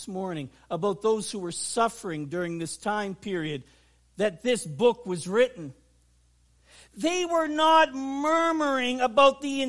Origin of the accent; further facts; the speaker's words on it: New Brunswick, Canada; also born or lived in Nova Scotia; Actually, where I grew up in New Brunswick, that hurricane coming and devastating parts of Newfoundland and Nova Scotia